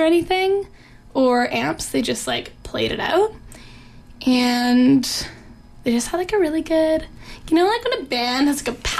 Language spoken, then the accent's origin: English; Toronto, Ontario, Canada; I'm from Toronto